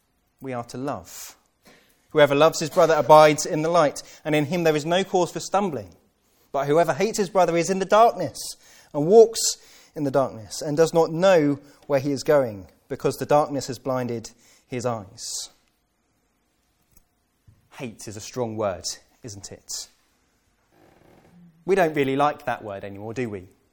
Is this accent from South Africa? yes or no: no; United Kingdom; We don't call it hatred because we're British.